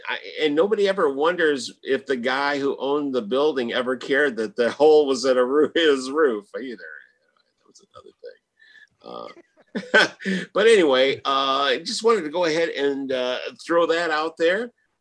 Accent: Michigan, United States; Well, I'm from Michigan, and Indiana is just a pansy.

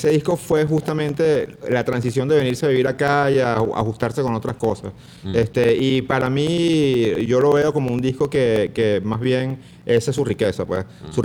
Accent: Venezuela; eso que somos nosotros los venezolanos

